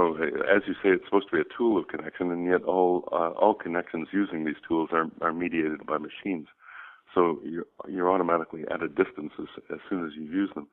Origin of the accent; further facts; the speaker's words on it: Ottawa, Ontario, Canada; I grew up in Ottawa, Canada, which was a very small town.